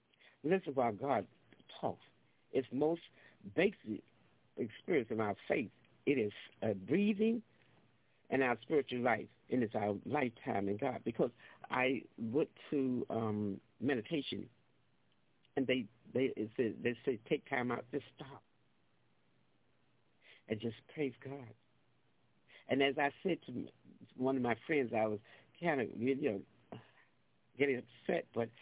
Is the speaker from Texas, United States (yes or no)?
no; North Carolina, United States; I went to church when I grew up in North Carolina. I grew up with my grandmother and my grandfather, and they were church-going people.